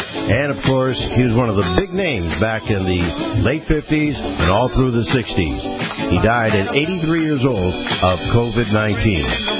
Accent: Pennsylvania, United States; It was in my hometown up in Pennsylvania, and it was me, him, Bob Hope, some rock and roll group.

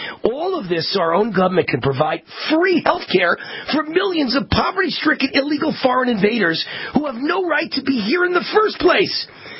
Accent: Las Vegas, Nevada, United States; And Exhibit A is my hometown of Las Vegas.

